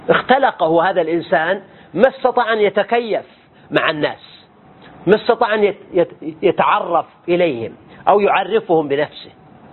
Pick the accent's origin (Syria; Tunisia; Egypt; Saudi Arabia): Saudi Arabia; Mecca, Makkah Province; فلما قلت أنا من مكة